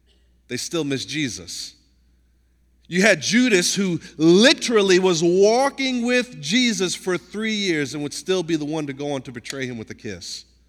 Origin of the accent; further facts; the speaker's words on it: Nashville, Tennessee, United States; I'm from Nashville, Tennessee, right? I live there now, right? But live in Nashville, Tennessee.